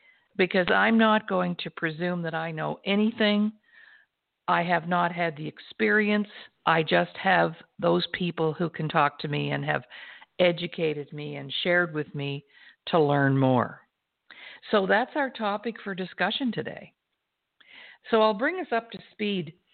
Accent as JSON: {"language": "English", "region": "Nova Scotia", "country": "Canada", "said": "I'm from Nova Scotia. My dad grew up in Stewiacke, Nova Scotia. I personally went to school there myself."}